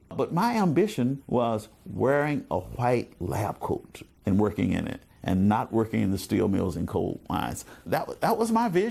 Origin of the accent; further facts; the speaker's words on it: Birmingham, Alabama, United States; growing up in Birmingham, Alabama, in the late 50s and 60s, there were barriers.